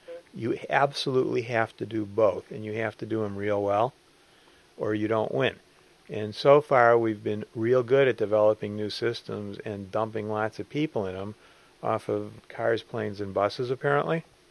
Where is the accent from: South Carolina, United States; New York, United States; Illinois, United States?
Illinois, United States; Park Forest; Well, I grew up in Park Forest, 35 miles south of downtown Chicago.